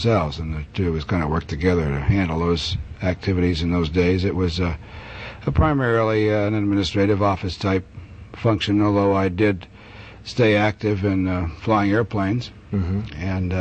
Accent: New Hampshire, United States; Well, I come from New England, state of New Hampshire, actually. I was born there, went through high school in New Hampshire

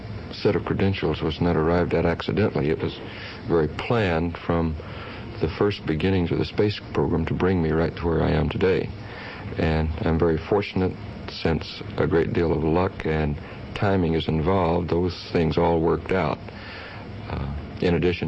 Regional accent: Texas, United States; also born or lived in New Mexico; Well, Red, I was born here in Texas, in the Panhandle, as a matter of fact. Grew up in Texas and New Mexico.

